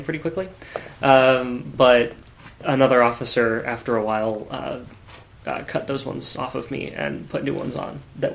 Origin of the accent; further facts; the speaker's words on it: Fayetteville, Arkansas, United States; Arkansas. Fayetteville, Arkansas.